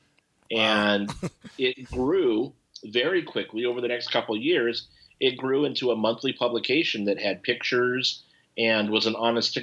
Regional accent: Irvine, California, United States; since I lived in Irvine at the time, I grew up in Irvine, my house was very close, like maybe 2 miles as the crow flies from Lion Country Safari.

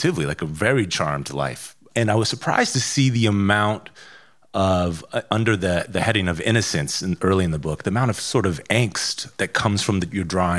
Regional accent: California, United States; We're both from California. We both flew here to Chicago to do this.

